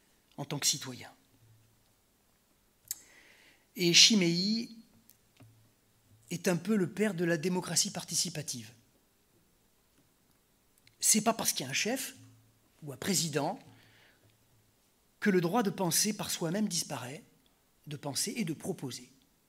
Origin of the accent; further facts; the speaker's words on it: France; nous, en tant que Français, on pense tout de suite au dégagisme.